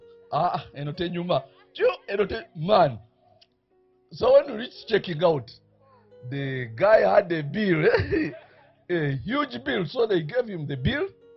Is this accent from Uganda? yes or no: yes; Uganda; But we are from Uganda, we don't know paper.